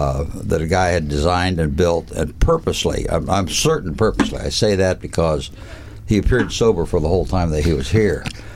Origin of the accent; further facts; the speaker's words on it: Nebraska, United States; I'm from the Midwest, so I'm from Nebraska, so whatever I say is not going to be that offensive.